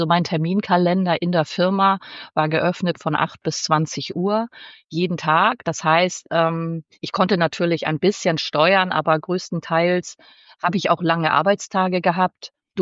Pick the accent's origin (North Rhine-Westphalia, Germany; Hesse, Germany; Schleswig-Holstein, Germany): Schleswig-Holstein, Germany; Ich wohne hier oben in Deutschland im schönen Schleswig-Holstein. Zwischen Nordsee und Hamburg habe ich meine Heimat. Also ich bin komplett vom Wasser und umgeben